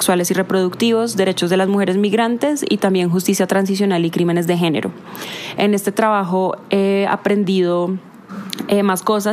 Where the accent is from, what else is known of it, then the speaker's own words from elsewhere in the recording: Colombia; soy colombiana